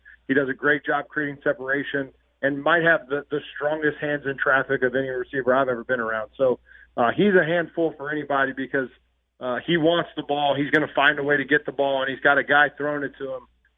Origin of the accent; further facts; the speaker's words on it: Cincinnati, Ohio, United States; Sorry, I'm from Cincinnati.